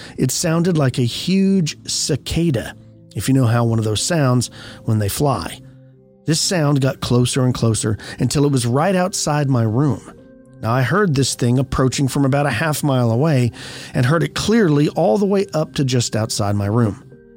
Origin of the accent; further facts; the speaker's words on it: Pickens, South Carolina, United States; I moved out of my parents' place and rented a small mobile home in my hometown of Pickens, which is in upstate South Carolina.